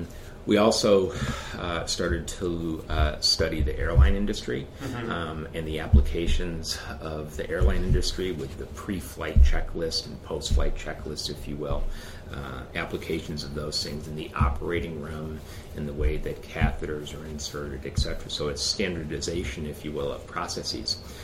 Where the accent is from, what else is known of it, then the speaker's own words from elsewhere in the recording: Michigan, United States; I told you I grew up in Michigan